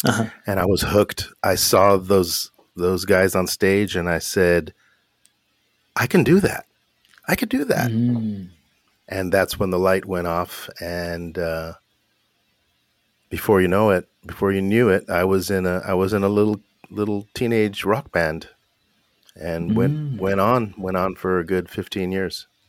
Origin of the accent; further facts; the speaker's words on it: Hollywood, California, United States; But yeah, I grew up in Hollywood, and I had a great childhood.